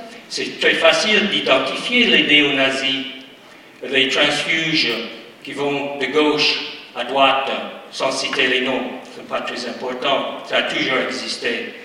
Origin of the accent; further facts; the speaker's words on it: United States; Parce que je viens des États-Unis